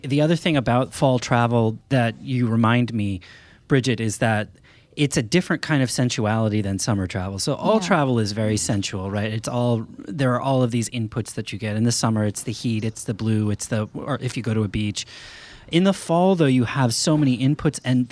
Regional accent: Maine, United States; part of this is I come from Maine, and that starts in July.

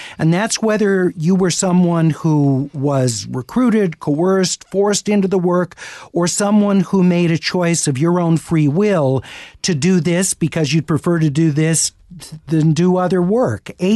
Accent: Los Angeles, California, United States; Growing up in Los Angeles, particularly in Hollywood, street prostitution was just a fact of life.

